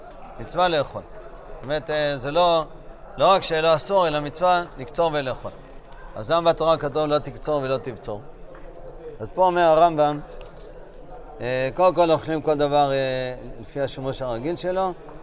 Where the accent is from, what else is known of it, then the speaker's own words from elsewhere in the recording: Bnei Brak, Tel Aviv District, Israel; ואני זוכר בבני ברק, כשגדלתי שם